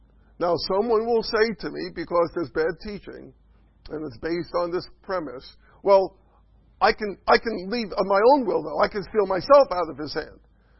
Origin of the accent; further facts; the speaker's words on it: New York, United States; I'm just learning English. I'm from New York, so it's just English is an ESL class for me.